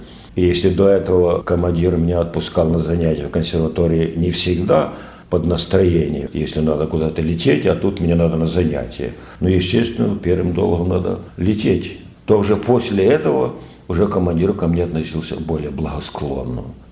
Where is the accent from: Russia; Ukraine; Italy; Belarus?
Ukraine; Ну, я сам украинец, так, естественно, это для меня легкая песня.